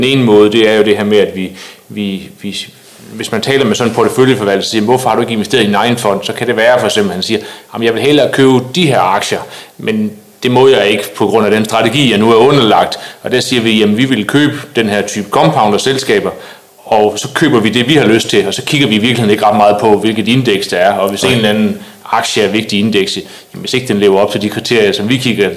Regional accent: Ringkøbing, Central Denmark Region, Denmark; now in Copenhagen, Denmark; Jeg kommer oprindeligt fra Ringkøbing, og så er jeg uddannet kantmærke i finansiering og læst i Aarhus.

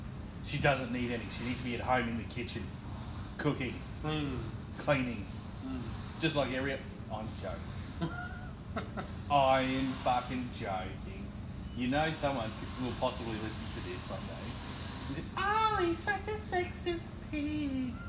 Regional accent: Liverpool, North West England, United Kingdom; I'm from Liverpool.

